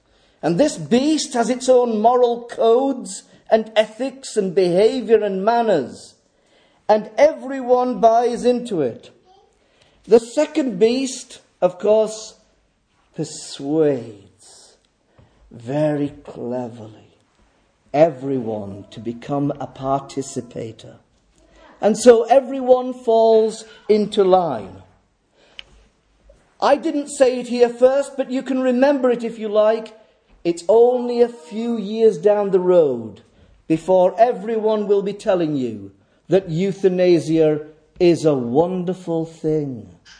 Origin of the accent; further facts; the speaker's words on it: Holmfirth, Yorkshire and the Humber, United Kingdom; When I was a child, I grew up over in Homeforth. I went to a little school in Homeforth and at Inchliffe Mill.